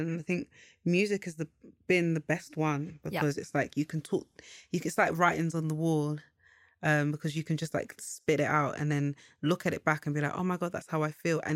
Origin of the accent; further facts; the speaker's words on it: London, United Kingdom; because growing up in London, when you're from Ghana or any place that isn't in London, it's not easy to always feel like you are another ethnicity.